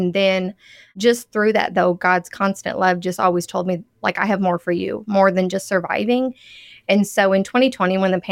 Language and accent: English; Evansville, Indiana, United States; Evansville.